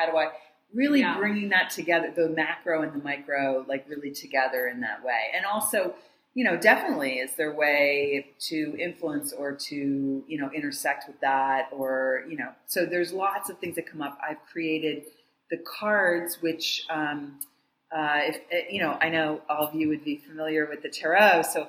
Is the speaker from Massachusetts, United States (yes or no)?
no; New Jersey, United States; I'm from New Jersey originally.